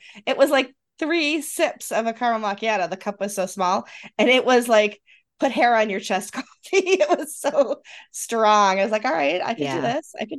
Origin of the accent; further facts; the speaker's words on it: New York, United States; accent: Western New York; I know I have a Western New York accent. I don't have a Bronx or Long Island accent.